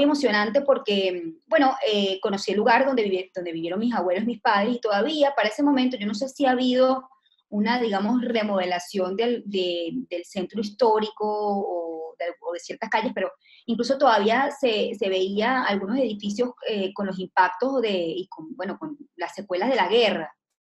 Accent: Venezuela; born there; tanto mi papá, que es húngaro, y yo, que nací en Venezuela, pero tengo ciudadanía húngara y crecí en un ambiente muy húngaro

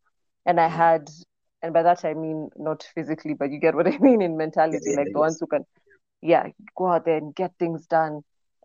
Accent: Nairobi, Kenya; Anyway, so I'm from Nairobi, Kenya.

